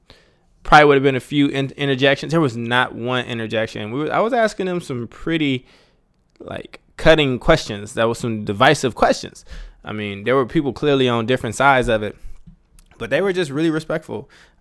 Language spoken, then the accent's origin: English; Chicago, Illinois, United States; born there; my family is in Chicago. I was born in Chicago.